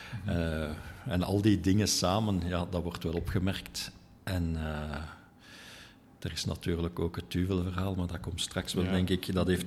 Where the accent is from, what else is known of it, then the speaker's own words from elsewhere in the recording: Uccle, Brussels-Capital Region, Belgium; Ik ben geboren en getogen in Ukkel, een van de 19 gemeentes van Brussel.